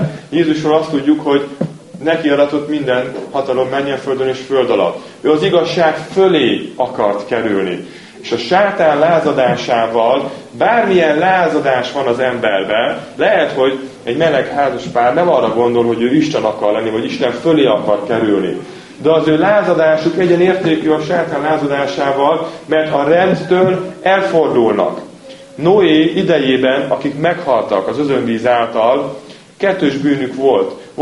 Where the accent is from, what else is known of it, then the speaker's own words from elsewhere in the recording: Hungary; Magyarok vagyunk, és Trianonra talán még emlékezünk, ha más nem történelem órából.